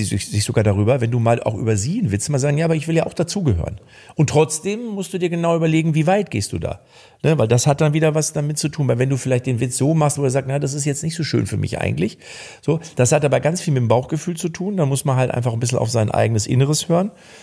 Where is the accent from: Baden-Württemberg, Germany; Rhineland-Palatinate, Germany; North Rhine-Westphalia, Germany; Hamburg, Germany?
North Rhine-Westphalia, Germany; Lippstadt; Ich komme ja auch aus Lippstadt, bin ja Lippstädter Jung. Nicht Kölsche Jung, Lippstädter Jung, aber ich bin in Köln ja auch ein Stück weit zu Hause.